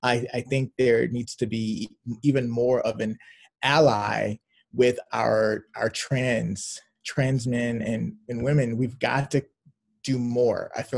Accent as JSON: {"language": "English", "town": "Chicago", "region": "Illinois", "country": "United States", "tie": "born there", "said": "when we were in Chicago, because I was born in Chicago and then we moved, but I would always go back every summer."}